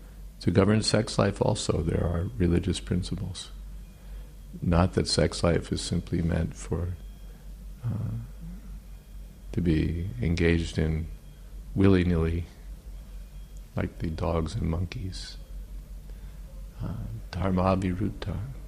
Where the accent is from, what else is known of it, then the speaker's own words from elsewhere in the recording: United States; There's a candy that was popular in, at least when I was growing up in America, called Pez.